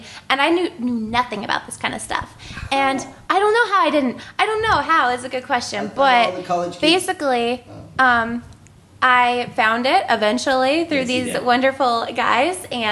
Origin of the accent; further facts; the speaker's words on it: Wichita, Kansas, United States; also born or lived in San Diego; now in Los Angeles, United States; I'm from Wichita, Kansas.